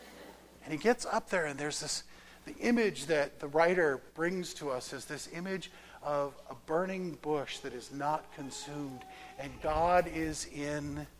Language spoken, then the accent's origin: English; Arizona, United States; I grew up in Arizona where sun is a thing.